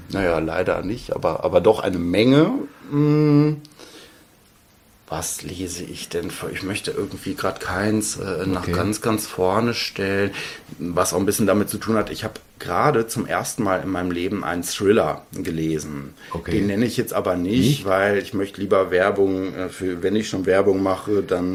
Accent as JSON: {"language": "German", "town": "Soest", "region": "North Rhine-Westphalia", "country": "Germany", "tie": "born or raised there", "said": "in meiner Heimatstadt, hätte ich jetzt fast schon wieder gesagt, aber eben in Soest oder auch in Berlin oder in den Bergen"}